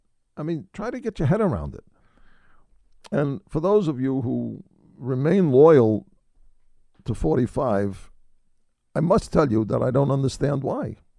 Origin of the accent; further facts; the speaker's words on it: Brooklyn, New York, United States; that caused no end of pain to me and my brother growing up in Brooklyn, New York, where all of our friends were Dodger fans.